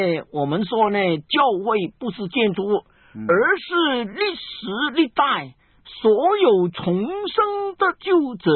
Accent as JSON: {"language": "Chinese", "region": "Guangdong", "country": "China", "said": "这是我们广东人说那个扫那个灰水呀、啊。"}